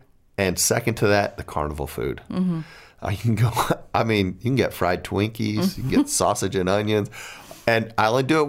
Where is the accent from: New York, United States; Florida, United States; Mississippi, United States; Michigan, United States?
Michigan, United States; Ann Arbor; born there; also born or lived in the South; No, I was born in Ann Arbor.